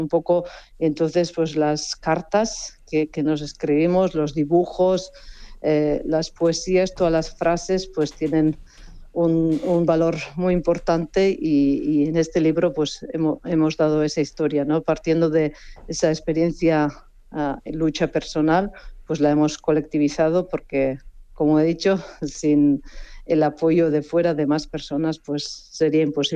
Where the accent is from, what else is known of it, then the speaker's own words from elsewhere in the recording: Basque Country, Spain; moved away as an adult; also born or lived in Zurich; Nací en un país ocupado, en Euskal Herria, País Vasco, y pues desde muy niña, desde muy chica, como vasca, pues de una familia proletaria, y mujer